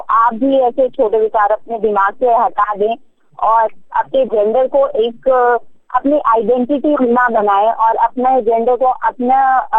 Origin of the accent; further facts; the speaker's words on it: Himachal Pradesh, India; जब हम छोटे थे, मैं हिमाचल से बिलोंग करती हूँ